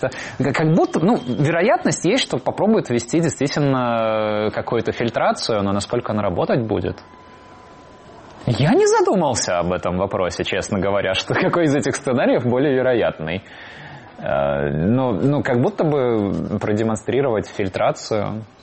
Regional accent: Riga, Latvia; как-то мы все были из Риги, это было очень родное место.

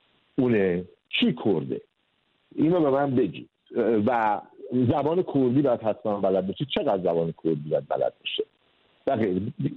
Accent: Iran; ما شهروند ایرانی هستیم،

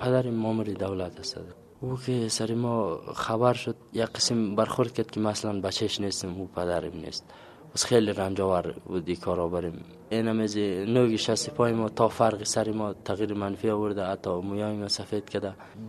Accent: Waras, Bamyan, Afghanistan; سه از بامیان هستم، ولسوالی ورس. ما 22 سال هست.

